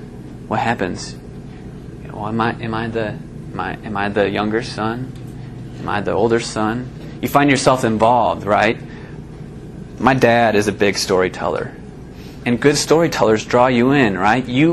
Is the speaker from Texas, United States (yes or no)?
no; Illinois, United States; I grew up in Illinois, Northwest Illinois.